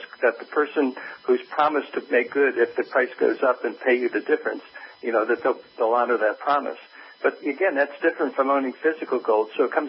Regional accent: United States; You know, I always like to go back to an experience I had, you know, growing up in the States as a kid.

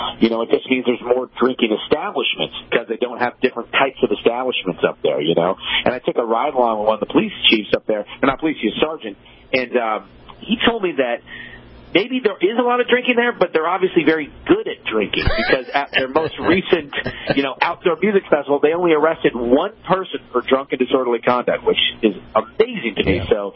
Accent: Boonville, United States; I was the only person who could say they were born and raised in Boonville, because I was actually born at home without a doctor.

